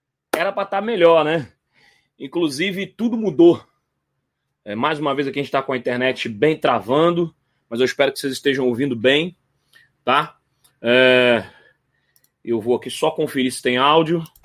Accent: Rio de Janeiro, Brazil; now in Espírito Santo, Brazil; você sabe que eu sou do Rio de Janeiro, eu sou carioca, apesar que estou morando aqui no estado do Espírito Santo há 9 anos. Eu vim para cá para trabalhar

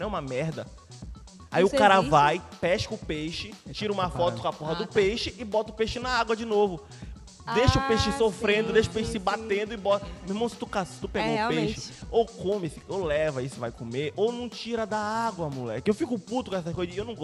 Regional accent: Abaetetuba, Pará, Brazil; eu sou lá de Abaeté. Eu sou de Abaeté. A minha mãe é do interior de Abaeté. É do rio de Abaeté. Minha mãe é do rio Maracapucu.

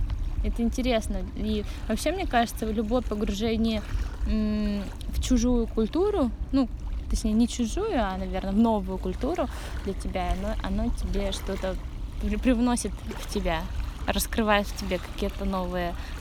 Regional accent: Perm, Perm Krai, Russia; born there; Я родилась-то в Перми, несмотря на то, что детство провела в деревне, я родилась в Перми

